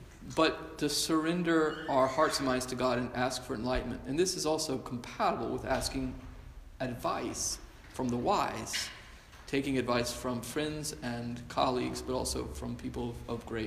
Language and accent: English; Georgia, United States; I'm from Georgia, so it doesn't follow axiomatically that I would be a Flannery O'Connor devotee